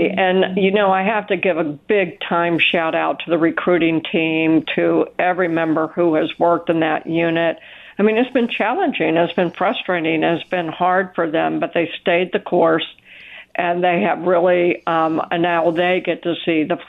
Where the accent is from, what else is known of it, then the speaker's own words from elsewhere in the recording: Memphis, Tennessee, United States; Memphis is my hometown. I used to be a police officer there.